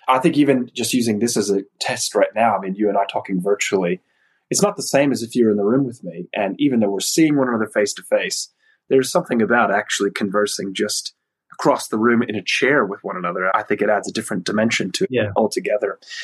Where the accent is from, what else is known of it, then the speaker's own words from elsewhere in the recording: United States; now in Australia; being international here as an American in Australia, I certainly feel that with my family.